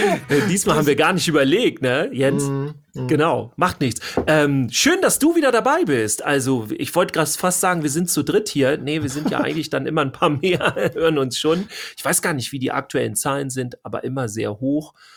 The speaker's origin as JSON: {"language": "German", "region": "Schleswig-Holstein", "country": "Germany", "said": "Ja, wir kommen ja aus Schleswig-Holstein."}